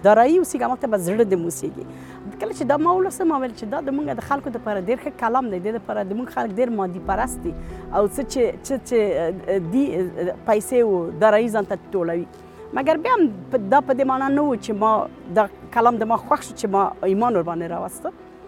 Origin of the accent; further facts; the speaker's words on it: Afghanistan; now in Switzerland; او زه د افغانستان څخه یم او څو وشت کاله کیږي چې اوس په سویس کې ژوند کوم.